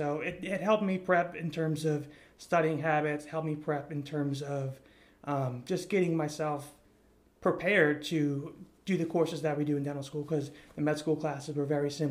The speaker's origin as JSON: {"language": "English", "region": "New Jersey", "country": "United States", "lives_now": "Louisiana, United States", "said": "I'm from New Jersey, so a long way from Louisiana here"}